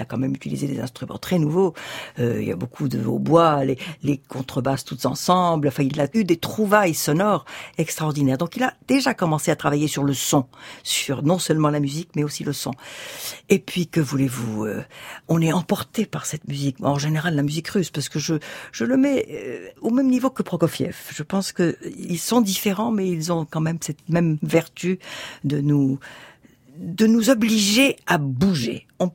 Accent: France; born there; Moi, je suis une fille d'émigrée, je suis née en France, pauvre, avec les études en France, l'école communale

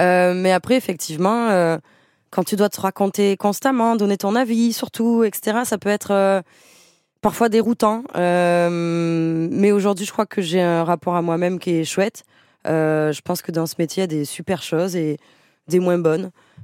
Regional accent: Southern France, France; accent: southern French; now in Paris, France; je me dis j'ai un accent du sud de fou que j'ai toujours pas vraiment perdu.

